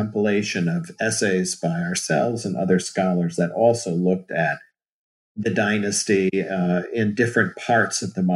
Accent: New Jersey, United States; I'm originally from New Jersey, which has, I guess, little to do with it.

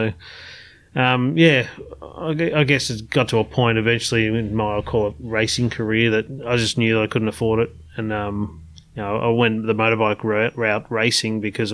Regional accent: Frankston, Victoria, Australia; I grew up in Frankston, actually.

